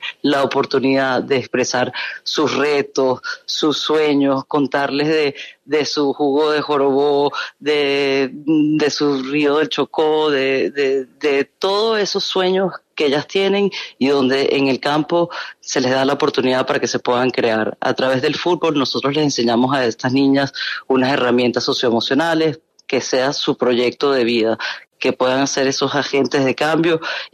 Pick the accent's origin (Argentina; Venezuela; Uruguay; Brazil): Venezuela; Yo como venezolana amo Colombia